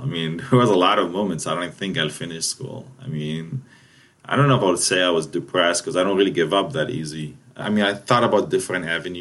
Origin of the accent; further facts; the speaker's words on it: Palestine; now in United States; I tell people I'm from Palestine. They're just, sometimes they think it's just another state in the United States.